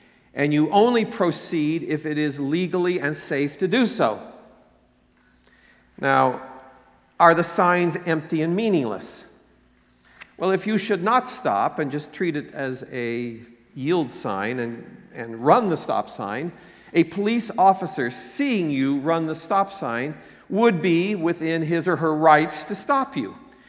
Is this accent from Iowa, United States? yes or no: yes; Iowa, United States; back in my hometown in Iowa